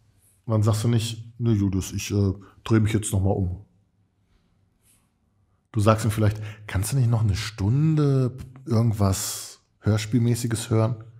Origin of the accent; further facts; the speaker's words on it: Katernberg, North Rhine-Westphalia, Germany; Anfang der 20er, ich komme ja ursprünglich aus Katernberg